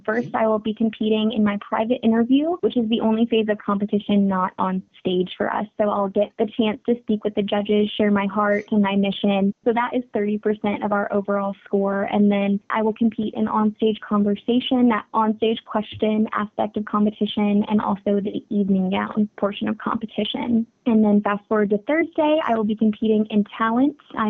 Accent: Jefferson City, Missouri, United States; So I grew up in Jefferson City, born and raised. I went to St. Peter Catholic School right across from the Capitol.

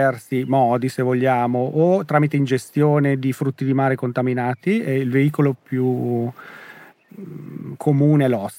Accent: Cremona, Lombardy, Italy; born there; sono nato in pianura, perché sono nato a Cremona, sono originario della Lombardia

